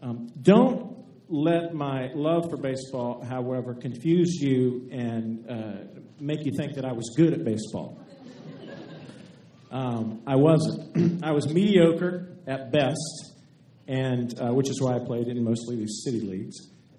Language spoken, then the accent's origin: English; Lakeland, United States; I grew up in Lakeland and went to grade school and then middle school and high school in Lakeland.